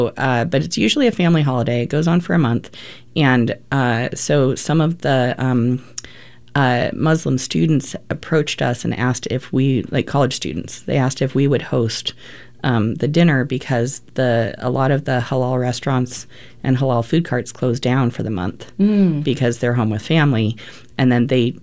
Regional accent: Portland, Oregon, United States; So I was living in Los Angeles, but I'm originally from Portland, and it was time for me to come home.

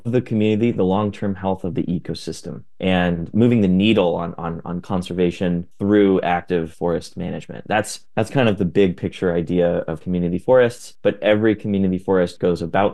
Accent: Ashland, Oregon, United States; Well, I grew up in Southern Oregon in the town of Ashland

